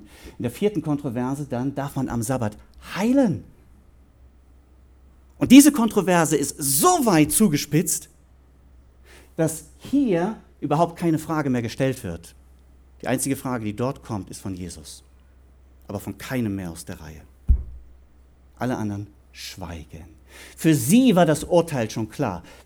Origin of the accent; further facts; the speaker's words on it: Germany; weil für mich als Deutscher, da war dann die schöne Theke